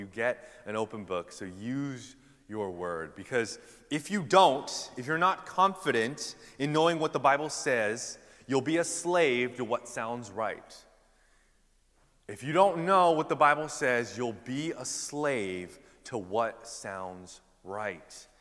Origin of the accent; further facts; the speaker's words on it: California, United States; Yeah, I'm sorry for the diss, but I'm a Californian too, so it's a diss on myself as well.